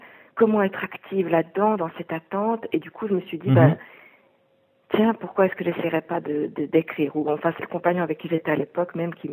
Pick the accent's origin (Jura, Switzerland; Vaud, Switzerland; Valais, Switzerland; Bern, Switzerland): Vaud, Switzerland; Montreux; now in Lausanne, Switzerland; Non, je viens plutôt de la région de Montreux. Je suis née à Vevey, j'ai grandi à Clarens, sur la commune de Montreux, entre Vevey et Montreux.